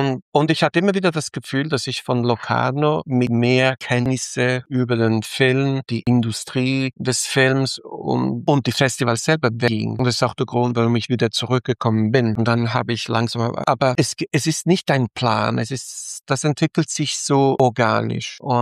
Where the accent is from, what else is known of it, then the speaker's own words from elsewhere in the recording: Italy; ich als Italiener könnte kein Italiener sein, hätten wir nicht die Spanier, die Araber gehabt